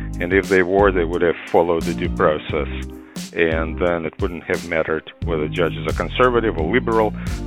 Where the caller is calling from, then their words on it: Brooklyn, New York, United States; I'm calling from Brooklyn, New York.